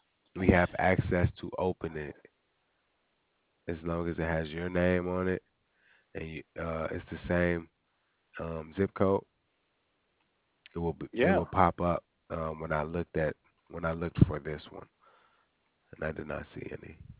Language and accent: English; Madison, Wisconsin, United States; also born or lived in Milwaukee; now in Alabama, United States; Yes, I'm from Wisconsin.